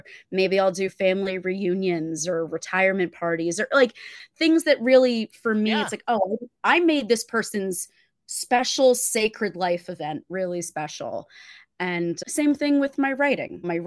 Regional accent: New Jersey, United States; And in the … New Jersey world in which I was raised

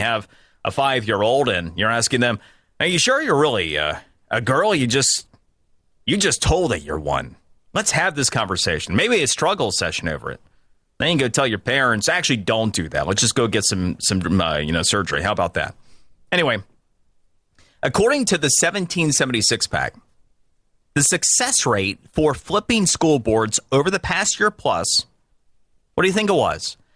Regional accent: Florida, United States; a lot of them happened from my home state of Florida

